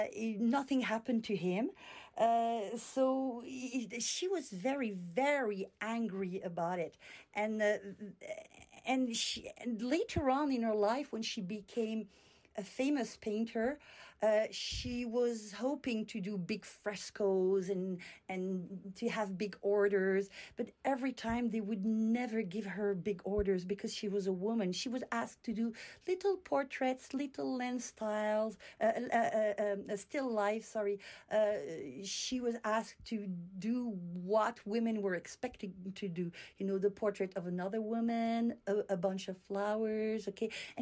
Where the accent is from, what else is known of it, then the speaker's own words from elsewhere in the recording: France; now in Canada; I come from France. I studied in France, and then I came to Canada and I studied at McGill.